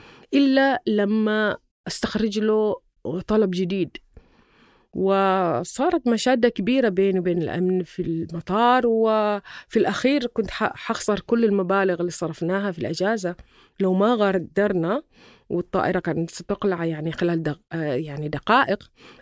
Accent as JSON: {"language": "Arabic", "country": "Oman", "said": "لكن أنا عمانية."}